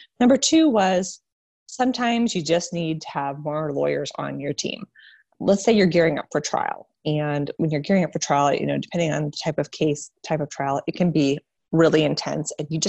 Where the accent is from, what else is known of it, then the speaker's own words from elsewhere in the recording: Nebraska, United States; So I grew up in Nebraska in a really small town